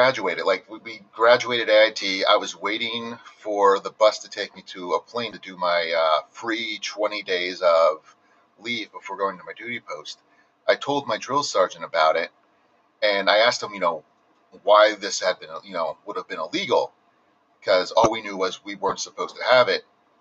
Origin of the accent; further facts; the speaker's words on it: Scranton, Pennsylvania, United States; I'm originally from Pennsylvania, Scranton area.